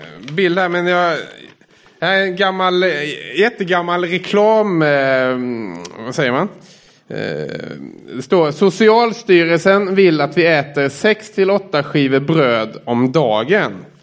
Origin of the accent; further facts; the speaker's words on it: Sweden; also born or lived in abroad; annat som man kan identifiera sig med som svensk är att, i alla fall som man hör från andra som kommer till Sverige, det är att vi står gärna i kö, vi kommer i tid och vi har alltid bilbälte och sådär. Jag har bott utomlands i flera omgångar